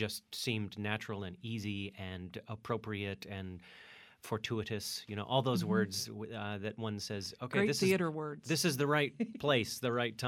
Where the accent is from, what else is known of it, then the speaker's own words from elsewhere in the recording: Austin, Texas, United States; I grew up in Austin. I like telling people I'm from Hutto because Hutto is a little charming, you know, farm town.